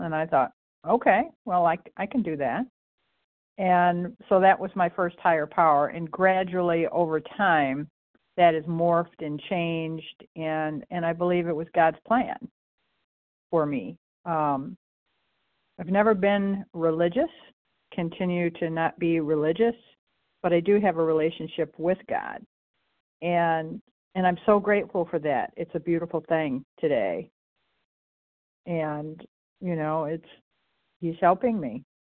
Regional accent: Michigan, United States; recovered compulsive overeater. I'm from Michigan.

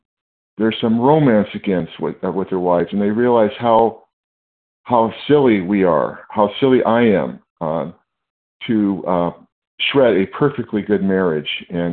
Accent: California, United States; I'm from California.

